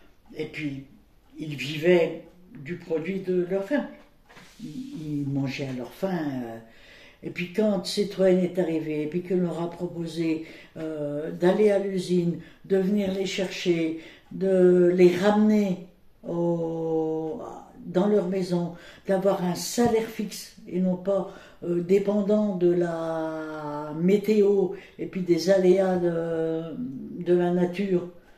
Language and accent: French; Rennes, Brittany, France; born there; Je suis née à Rennes le 7 mai 1944.